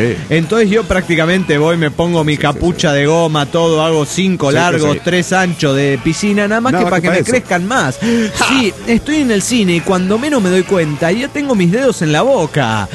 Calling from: Neuquén, Argentina; de Neuquén, Argentina.

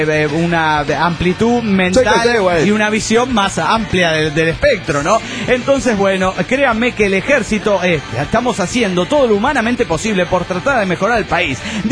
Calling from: Mexico City, Mexico; del DF mexicano.

